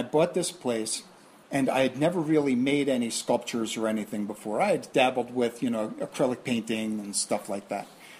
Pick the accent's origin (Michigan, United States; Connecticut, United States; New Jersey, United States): New Jersey, United States; Bradley Beach; Strangely enough, I was born and raised in New Jersey, never traveled much.